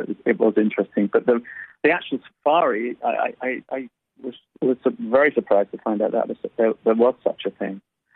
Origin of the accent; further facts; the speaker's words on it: London, United Kingdom; So a city, maybe that's because I come from London, and I'm drawn to that.